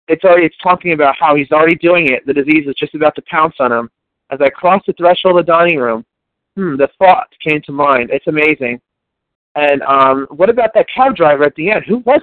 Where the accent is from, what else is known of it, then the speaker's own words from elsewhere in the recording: New Jersey, United States; I'm from New Jersey over on the East Coast.